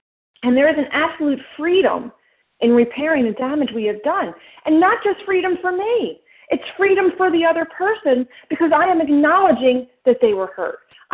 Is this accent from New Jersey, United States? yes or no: yes; New Jersey, United States; because I was from Jersey and they were from Philly.